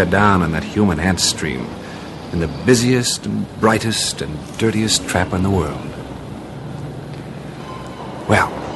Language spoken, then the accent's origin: English; Alberta, Canada; also born or lived in Regina; I'm a Canadian, and I wanted to be a great actor. I was 19 years old and green, ambitious, and scared, too. I was born in Regina, spent some of my early life in a little place just north of Edmonton, where the trains stopped twice a week.